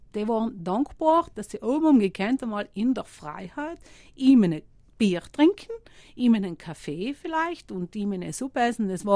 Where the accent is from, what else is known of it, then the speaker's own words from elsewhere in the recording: Lana, Trentino-Alto Adige, Italy; Nein, ich bin in Lana. Aufgewachsen und bin im Sommer frisch mit Oma nach Hafling